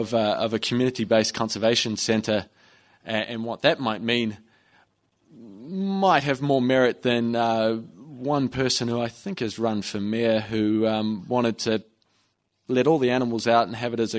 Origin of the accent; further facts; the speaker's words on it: Nelson, New Zealand; now in Auckland, New Zealand; I had an exotic upbringing because I grew up in Nelson, picked a lot of apples.